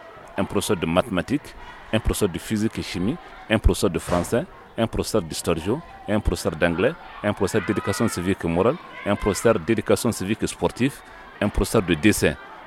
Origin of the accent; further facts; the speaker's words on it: Mali; 4 ans après le certificat chez vous et 3 ans après le certificat chez nous au Mali.